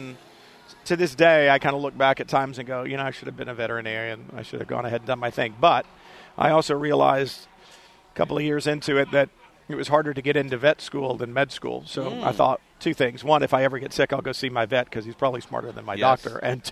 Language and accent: English; Houston, Texas, United States; Don't forget, I grew up in Houston, and by now I lived on the west side